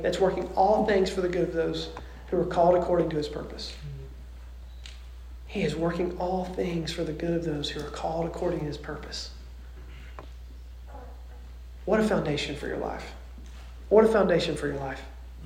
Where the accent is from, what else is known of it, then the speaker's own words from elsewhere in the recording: the South, United States; accent: Southern drawl; I grew up in the Bible Belt in the South. If you can't hear the Southern drawl accent coming out. Grew up there.